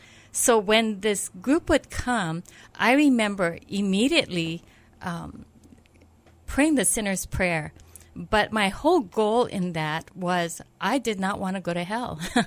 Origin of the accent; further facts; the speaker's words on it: Hawaii, United States; Well, I grew up in a Buddhist home. I'm third generation Japanese, and I grew up in this really small town on Maui on the North Shore.